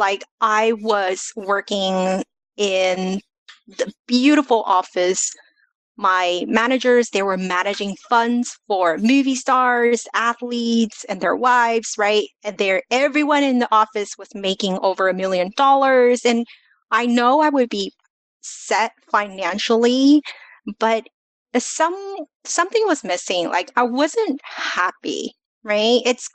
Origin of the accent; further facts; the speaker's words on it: Los Angeles, California, United States; moved away as an adult; also born or lived in China; now in Taiwan; I was born in China, immigrated to the US, grew up in Los Angeles, and actually I hit refresh and moved to Taiwan because I married my husband and he's Taiwanese.